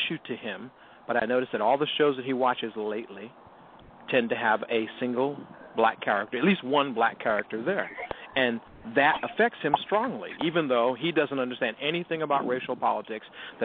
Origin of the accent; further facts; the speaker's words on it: California, United States; I'm from California.